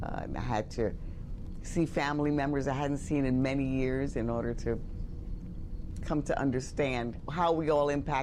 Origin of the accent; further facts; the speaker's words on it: Bronx, New York, United States; And I was born and raised in the Bronx, watching a lot of television and wondering how could I contribute to a society that didn't see me.